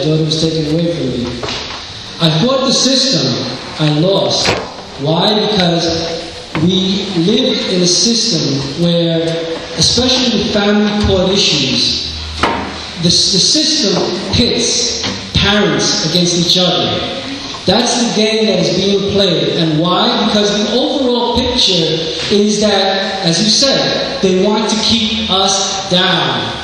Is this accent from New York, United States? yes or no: yes; Bronx, New York, United States; I was a New York City Puerto Rican kid from the Bronx, who didn't know my heritage back then.